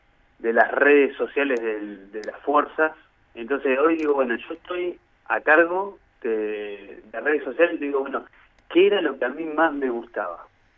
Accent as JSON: {"language": "Spanish", "country": "Argentina", "said": "los valores que como ciudadanos argentinos deberíamos tener siempre presentes"}